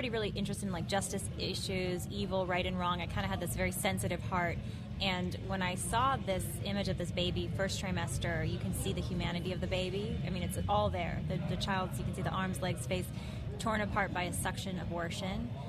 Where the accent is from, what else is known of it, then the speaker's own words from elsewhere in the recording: San Jose, California, United States; So I'm from San Jose, California. Grew up in the heart of Silicon Valley, one of eight kids.